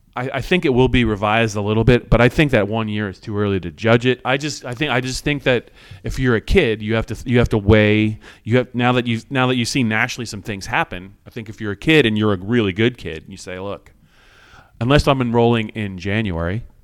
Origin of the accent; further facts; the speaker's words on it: Pennsylvania, United States; the Dotson kid from Nazareth, which is right in my own backyard from where I grew up in the Lehigh Valley.